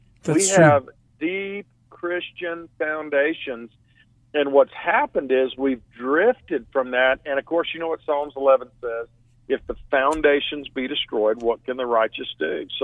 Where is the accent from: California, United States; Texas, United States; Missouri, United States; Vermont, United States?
Texas, United States; I grew up in West Texas